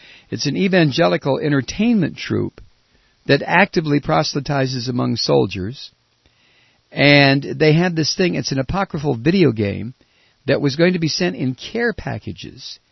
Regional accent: Toledo, Ohio, United States; Turns out he's from my hometown, Toledo, Ohio.

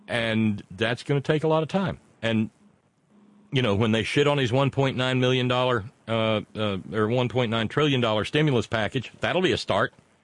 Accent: Alabama, United States; when I was a kid growing up in Alabama, in spring the whole yard comes up in green onions.

